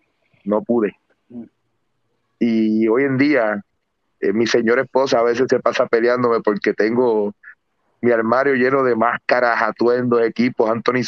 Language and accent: Spanish; Juana Díaz, Puerto Rico; En mi pueblo Juana Díaz, jueves, viernes, siempre había cartera de lucha libre profesional.